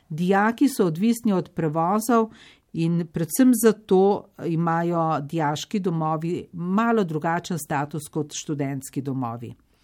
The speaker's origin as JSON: {"language": "Slovenian", "town": "Vrhnika", "region": "Central Slovenia", "country": "Slovenia", "said": "prihajam iz Vrhnike, iz mehnega zaselka Mirke. Še vedno živim na Vrhniki."}